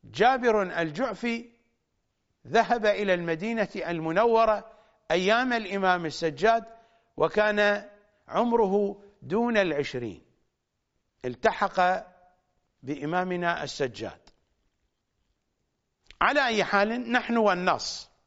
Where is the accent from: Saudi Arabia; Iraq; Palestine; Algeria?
Iraq; فأنا عراقي وأبي عراقي وأمي عراقية وأجدادي عراقيون من جهة أبي ومن جهة أمي.